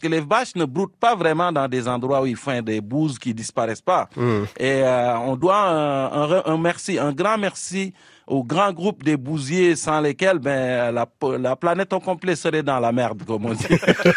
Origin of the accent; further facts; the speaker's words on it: Fatick, Senegal; Moi, je viens du Sénégal, je suis un serrère du centre du pays, de la région de Fatick.